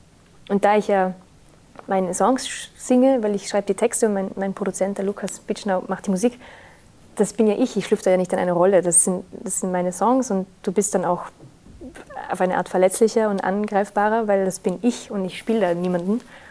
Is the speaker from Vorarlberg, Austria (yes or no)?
yes; Vorarlberg, Austria; in Vorarlberg, in meiner Heimat, spielen darf.